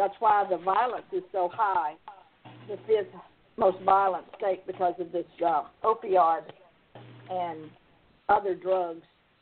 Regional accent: Texas, United States; now in Covington, United States; Well, I moved here from Texas.

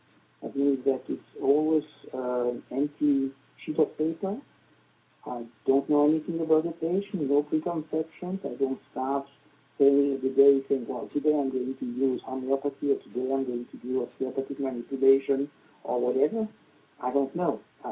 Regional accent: Brussels, Brussels-Capital Region, Belgium; English is a second language; Well, I'm a Brussels sprout and born and bred in Brussels.

